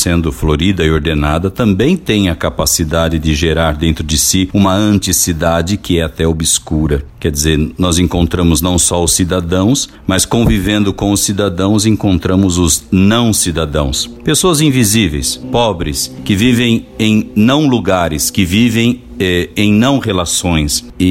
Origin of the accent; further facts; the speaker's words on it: Tabatinga, Brazil; que sou natural de Tabatinga, e aqui vivi dois momentos muito significativos